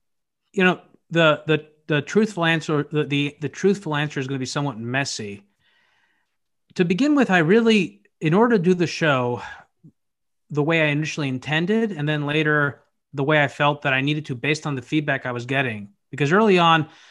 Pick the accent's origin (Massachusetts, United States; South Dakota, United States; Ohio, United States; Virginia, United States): Ohio, United States; Cincinnati; born there; also born or lived in Italy; Well, I'm Greek American. I was born in Cincinnati right after my parents moved here, and we moved around a lot growing up, and we went back to Greece every single summer.